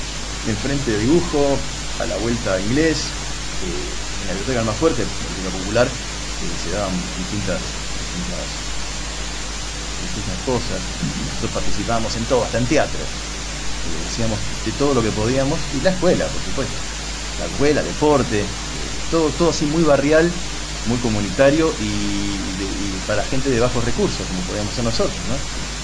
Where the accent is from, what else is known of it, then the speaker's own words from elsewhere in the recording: Buenos Aires, Argentina; soy porteño de Agroverisco, nací en 11. Me crié a 50 metros de General Paz, en el barrio porteño de Villa Devoto, mi localidad es Sáenz Peña, la provincia.